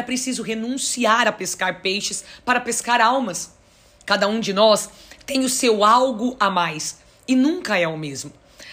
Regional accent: Santo André, São Paulo, Brazil; estava em São Paulo, sou de Santo André

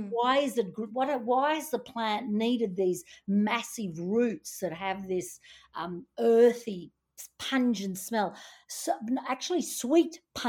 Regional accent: Sydney, New South Wales, Australia; I'm from Sydney, so I used to go down to the Blue Mountains

